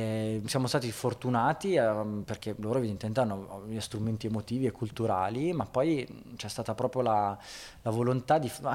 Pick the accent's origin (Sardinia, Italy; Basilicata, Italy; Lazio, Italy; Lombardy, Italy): Lazio, Italy; Rome; born there; Io sono nato a Roma, ma ste mani non sai mai dove metterle, no?